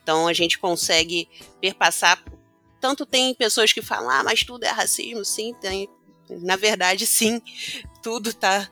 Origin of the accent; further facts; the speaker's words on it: Nilópolis, Rio de Janeiro, Brazil; sou de Nilópolis, da Baixada Fluminense